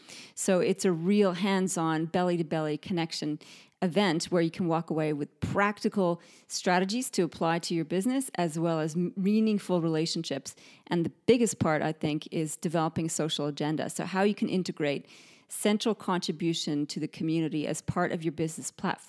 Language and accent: English; Canada; accent: Canadian; now in Australia; my accent really is still quite Canadian here. And no matter how hard I try, I can't quite get the pronunciation.